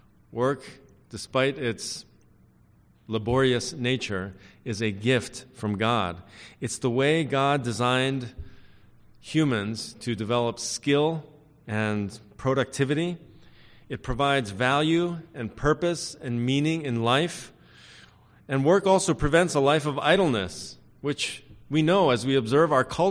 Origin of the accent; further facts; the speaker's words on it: East Coast, United States; And I thought maybe this was an East Coast thing. You know, I'm from the East Coast